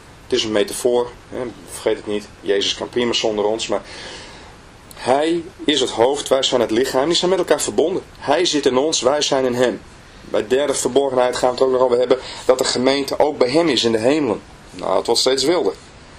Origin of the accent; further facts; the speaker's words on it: Netherlands; En ik maakte hem duidelijk dat ik uit Nederland kwam